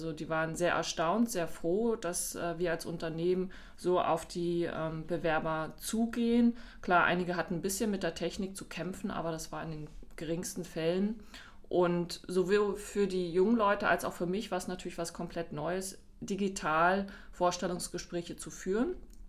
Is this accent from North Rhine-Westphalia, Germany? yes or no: no; Berlin, Germany; born there; Ja, bin gebürtige Berlinerin